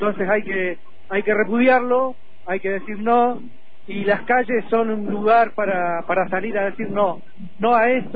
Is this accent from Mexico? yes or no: no; General Roca, Río Negro, Argentina; Yo soy de acá, de Cisque Menuco, de acá de General Roca.